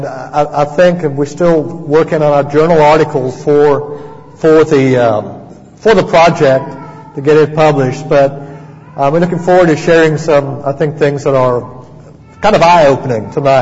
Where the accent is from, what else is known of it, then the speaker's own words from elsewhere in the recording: South Africa; now in United States; I was raised in South Africa. My accent comes and goes a little bit.